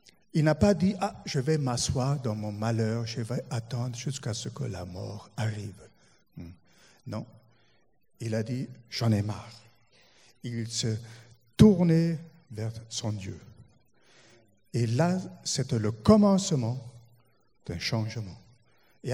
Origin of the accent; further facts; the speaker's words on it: Germany; French is a second language; now in France; moi, en tant qu'Allemand, je l'ai découvert en France.